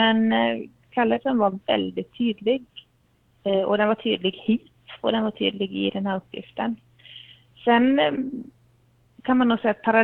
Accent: Östersund, Jämtland County, Sweden; Ja, jag kommer ursprungligen från Östersund, uppe i Jämtland, där jag har min familj och kommer från EFS-sammanhang, kyrkligt sett, uppvuxen inom EFS

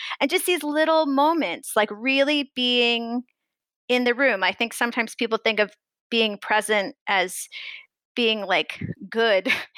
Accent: Missouri, United States

